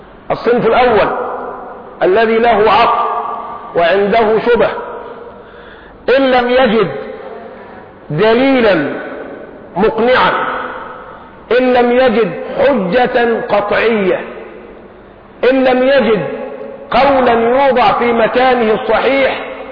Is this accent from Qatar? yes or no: no; Egypt; بعد هذا التقدم الطيب في حالتنا كمصريين